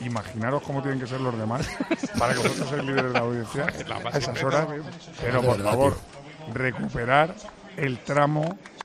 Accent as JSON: {"language": "Spanish", "town": "Cabra", "region": "Andalusia", "country": "Spain", "tie": "born or raised there", "said": "No, que me gusta más la cabalgata, pero la de los Reyes Magos de Cabra, de mi pueblo, me vuelve."}